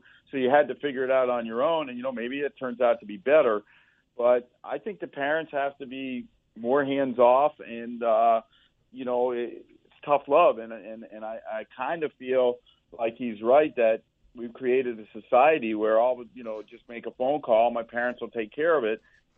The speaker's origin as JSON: {"language": "English", "town": "Miami", "region": "Florida", "country": "United States", "tie": "born or raised there", "said": "I grew up in Miami in kind of a plighted area."}